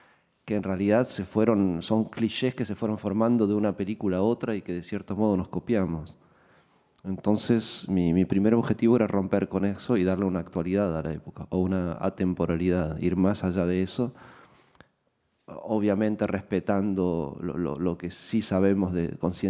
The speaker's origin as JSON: {"language": "Spanish", "region": "Mendoza", "country": "Argentina", "tie": "born or raised there", "said": "Yo crecí en la Patagonia, ¿no? En Mendoza, crecí en el bosque"}